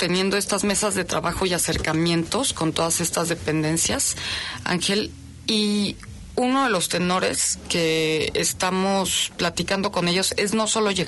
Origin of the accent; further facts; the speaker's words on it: Mexico; demostrarnos a nosotros mismos como mexicanos que podemos contra cualquier situación de incertidumbre económica